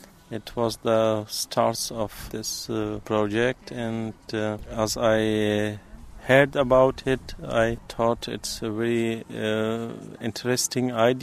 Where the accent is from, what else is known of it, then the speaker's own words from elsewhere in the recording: Afghanistan; English is a second language; now in Germany; Originally, I come from Afghanistan. I'm here in Germany since 1992.